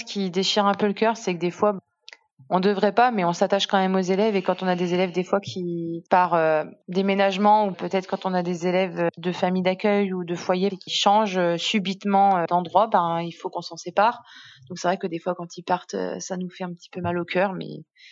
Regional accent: Grand Est, France; je ne suis pas native d'ici, je suis native des Ardennes. Donc dans le 08, dans le nord de la France.

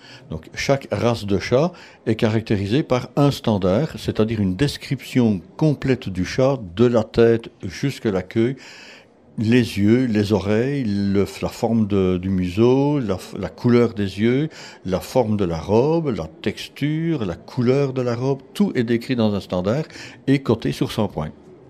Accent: Belgium; je viens de Belgique.

